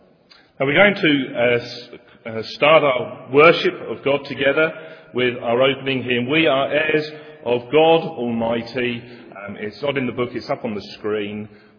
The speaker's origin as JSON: {"language": "English", "region": "England", "country": "United Kingdom", "lives_now": "Belfast, United Kingdom", "said": "Straight away, you can see that I'm not from East Belfast originally. I'm from across the water."}